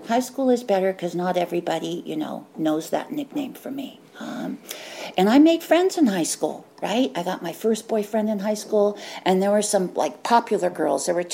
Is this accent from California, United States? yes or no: yes; Oakland, California, United States; I grew up in Oakland. Had an older, my sister was 2 years older.